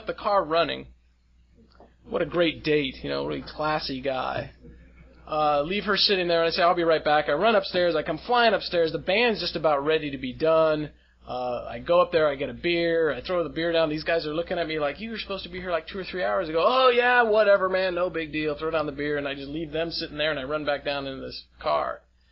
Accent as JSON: {"language": "English", "region": "California", "country": "United States", "tie": "born or raised there", "said": "So I bring some of what California has to offer from Mendocino County"}